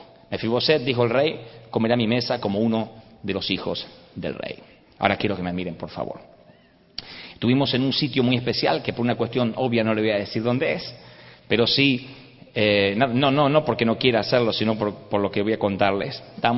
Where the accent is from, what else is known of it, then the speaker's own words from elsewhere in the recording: Argentina; yo vengo de la República Argentina, viajo desde la Argentina